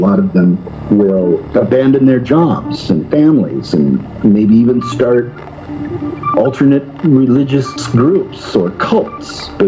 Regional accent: Iowa, United States; I grew up in Iowa, around the corner from Brad Steiger, who is another paranormal researcher.

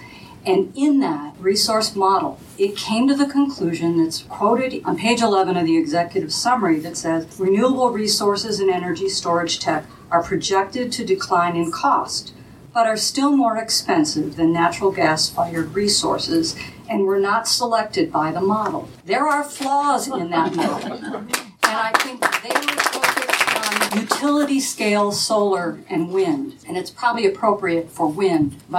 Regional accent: Helena, Montana, United States; from Helena, Montana

